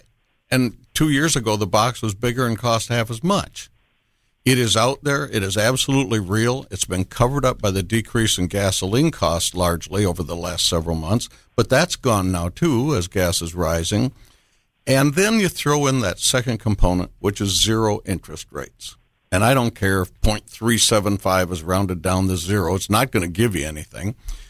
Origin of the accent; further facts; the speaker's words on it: Midwest, United States; Good Midwestern upbringing.